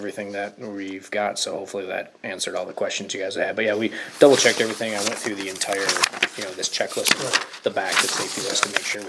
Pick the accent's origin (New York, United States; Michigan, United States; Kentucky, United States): Michigan, United States; We are from Michigan, and we bought season passes at Jay Peak earlier this year.